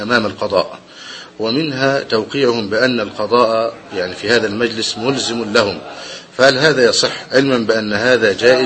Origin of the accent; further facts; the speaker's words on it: Egypt; بالنسبة للشيك على بياض، عندنا في مصر شيء يسمى الشيك على بياض